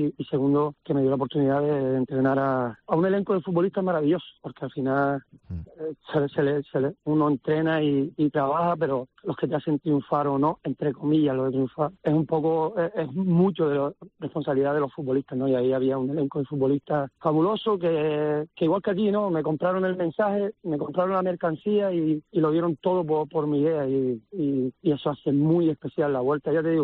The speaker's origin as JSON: {"language": "Spanish", "region": "Canary Islands", "country": "Spain", "lives_now": "Ceuta, Spain", "said": "es mi primera aventura fuera de mi tierra, ¿no? Y dejando a mi familia atrás, pero la verdad que me ha adaptado muy bien. La ciudad es muy acogedora, está todo muy cercano y por ahí se parece mucho a Gran Canaria, ¿no? Aquí un isleño se siente como en casa"}